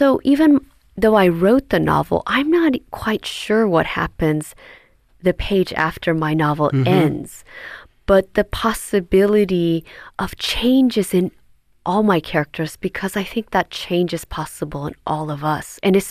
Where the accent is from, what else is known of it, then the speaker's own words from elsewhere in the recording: United States; as well as myself as an American